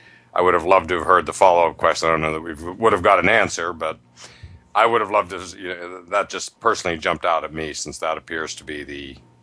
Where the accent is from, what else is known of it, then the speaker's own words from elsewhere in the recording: Pennsylvania, United States; I grew up in Happy Valley, basically half an hour away.